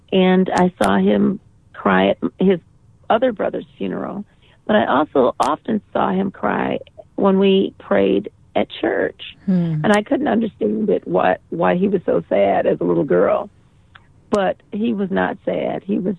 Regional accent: Lansing, Michigan, United States; Well, I was born and raised in Lansing. I'm the youngest of 10 children.

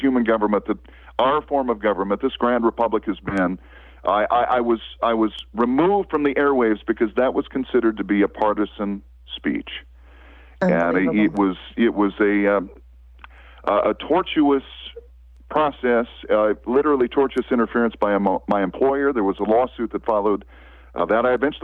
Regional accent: North Platte, Nebraska, United States; I was 16 years of age and took part in a local community theater event in my hometown of North Platte, Nebraska.

